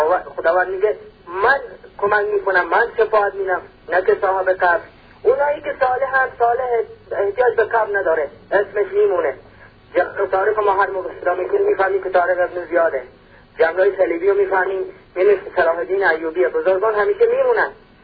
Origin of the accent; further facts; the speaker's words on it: Iran; ما ایرانی هستیم، شیعه باشیم، سنی باشیم، زرتشتی باشیم، عرق ملی داریم، وطنمون رو دوست داریم